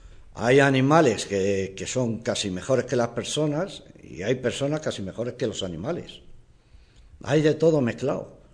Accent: Spain; Yo de esto soy español, me avergüenzo mucho de muchas cosas que hacen aquí

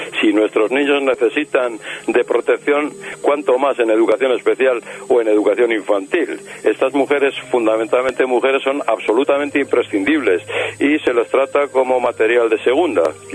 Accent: Basque Country, Spain; Yo soy vasco

